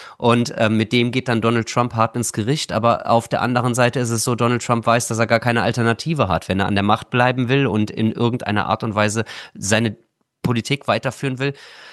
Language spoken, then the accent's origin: German; Trier, Rhineland-Palatinate, Germany; Ja, es erinnert mich, weil ich komme aus Trier